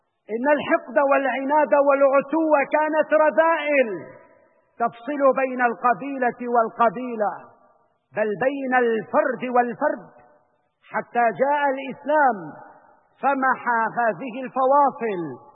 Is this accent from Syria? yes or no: yes; Syria; ونحن اليوم كسوريين نعاني ما نعاني من الإرهاب والإجرام الذي ضرب أمننا واستقرارنا وسعادتنا وحياتنا